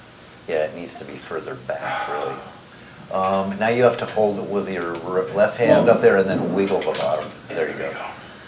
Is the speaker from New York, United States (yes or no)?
yes; New York, United States; When I started out, especially starting in LA, I am from New York, I'm from the East Coast.